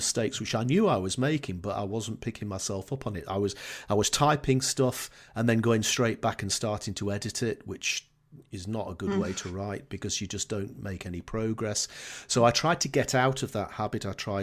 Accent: England, United Kingdom; accent: Northern English; it can even understand my Northern English accent

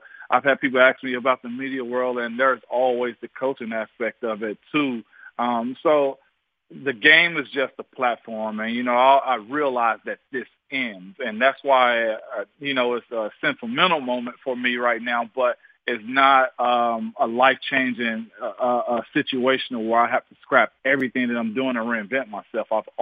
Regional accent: Tennessee, United States; now in Hendersonville, United States; I'm from West Tennessee. My wife's from Middle Tennessee in Springfield. I went to college in Knoxville at UT. So this is my home. I stay in Hendersonville now

